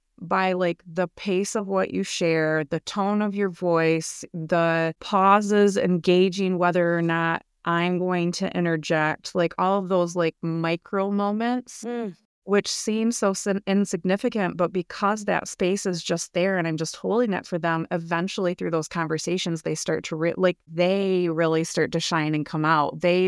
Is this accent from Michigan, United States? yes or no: yes; Michigan, United States; She's from Michigan. I'm from Michigan.